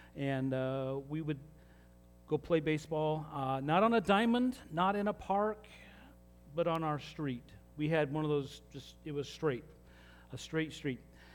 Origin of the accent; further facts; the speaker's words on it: Salt Lake City, Utah, United States; Well, growing up in Salt Lake City, Utah, like most kids, I didn't really like watching baseball on TV.